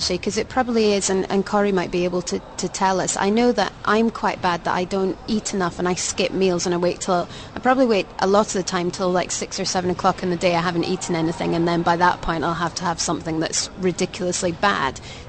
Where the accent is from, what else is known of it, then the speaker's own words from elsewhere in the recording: United Kingdom; But I think in general, I mean, okay, we're British, but I think, you know, when I came here, I noticed that the fitness levels probably weren't the same extent as we're used